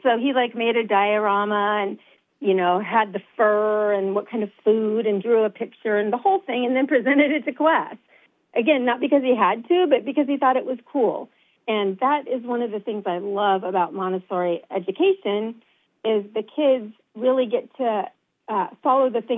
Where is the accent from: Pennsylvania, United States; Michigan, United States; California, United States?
California, United States; Eureka; When I was born. So I'm fourth generation.